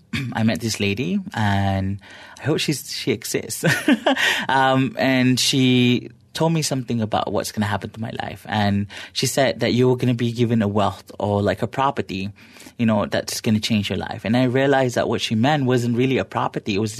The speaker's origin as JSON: {"language": "English", "town": "Subang Jaya", "region": "Selangor", "country": "Malaysia", "tie": "born or raised there", "said": "I grew up in Subang Jaya, very modern family. You know, growing up as a kid in Subang Jaya, so it's exciting, you know, all the hip years"}